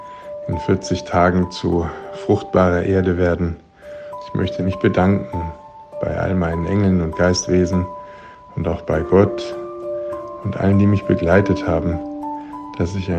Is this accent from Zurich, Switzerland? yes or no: yes; Winterthur, Zurich, Switzerland; Ich bin 57 Jahre alt demnächst. Ich komme aus Winterthur in der Schweiz